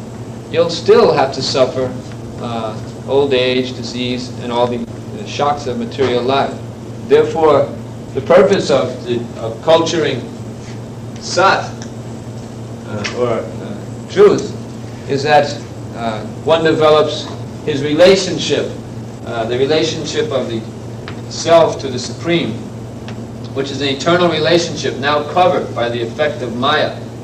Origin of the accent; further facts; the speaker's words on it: United States; I think because this body was born in this land, that's what I am. I'm American.